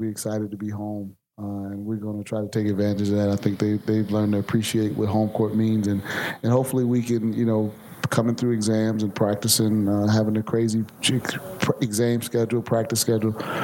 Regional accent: Buffalo, New York, United States; it reminded me of growing up in Buffalo. We played like that. We played in that snow

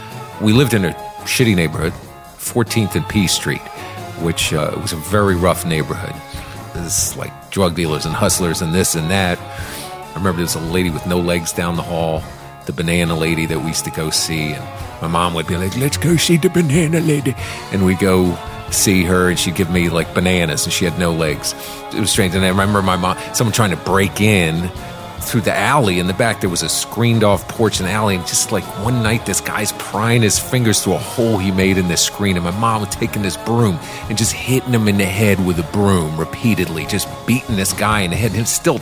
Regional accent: Washington, District of Columbia, United States; I grew up in Washington, D.C. in the 70s.

